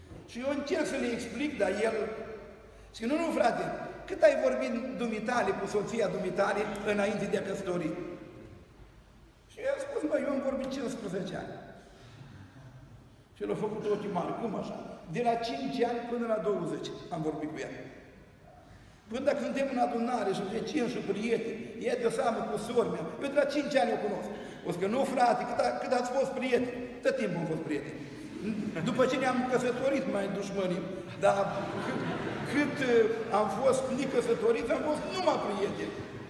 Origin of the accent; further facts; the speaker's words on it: Bosanci, Suceava County, Romania; La noi în sat Bosanci pe un deal mare, așa așezat.